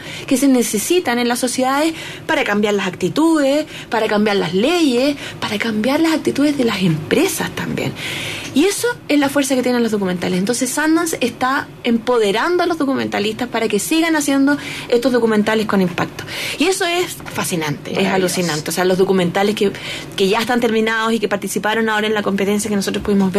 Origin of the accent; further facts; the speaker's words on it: Chile; le dijimos, oye, somos chilenos.